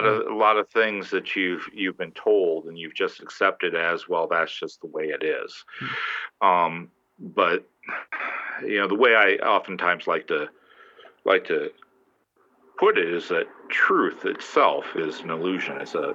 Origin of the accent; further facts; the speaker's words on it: New Orleans, Louisiana, United States; Well, I'm originally from New Orleans, actually, so it's amazing that I'm up here, but.